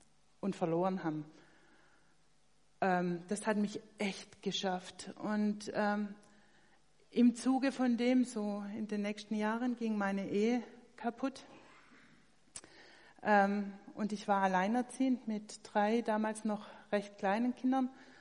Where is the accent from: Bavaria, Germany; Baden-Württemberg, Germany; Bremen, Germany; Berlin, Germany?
Baden-Württemberg, Germany; so als Schwabe kennt man das ja so ein bisschen so.